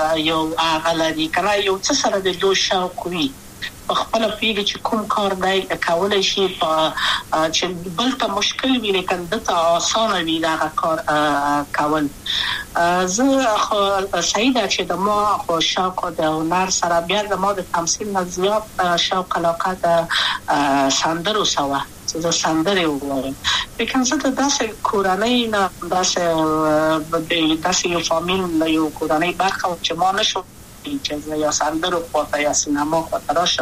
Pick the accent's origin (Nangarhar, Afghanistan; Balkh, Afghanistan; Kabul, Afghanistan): Kabul, Afghanistan; also born or lived in Wardak; زه خو اصلا د وردګو ولایت یم، د پلار مې د وردګو ولایت ته خلګنسې کې دلې د کابل په تخت پل سیمه کې یم او لویا شویم کابل کې